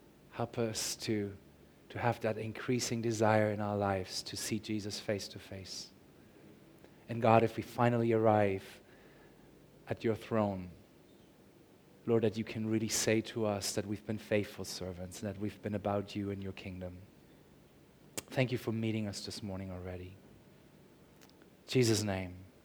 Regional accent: Germany; I come from Germany.

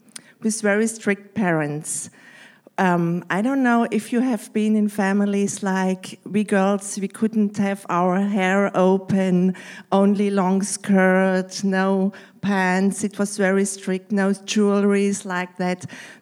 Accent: Germany; English is a second language; also born or lived in Switzerland; I'm from Germany, so my English is not the best.

